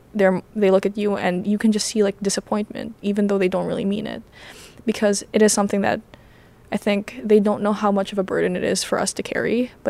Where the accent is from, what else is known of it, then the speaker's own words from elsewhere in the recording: Philippines; because I'm Filipino, one teacher did bring up